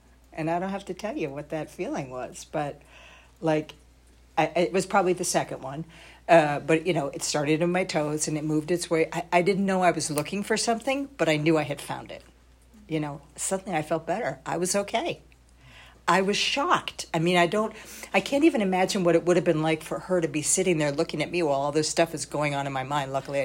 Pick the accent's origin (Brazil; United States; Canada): United States; New York; I'm an only child, I'm a New Yorker, I'm of Scottish heritage, and I'm an adult child.